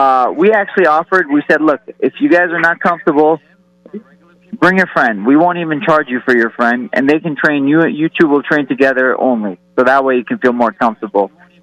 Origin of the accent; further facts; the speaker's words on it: Iran; I'm from Iran.